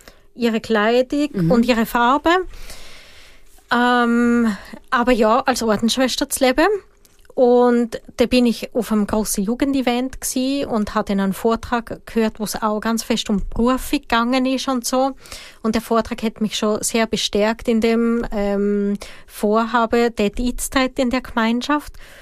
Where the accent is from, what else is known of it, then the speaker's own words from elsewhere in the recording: Austria; now in Switzerland; Ich bin jetzt in Österreich aufgewachsen. Zu dem Zeitpunkt habe ich in Wien gelebt.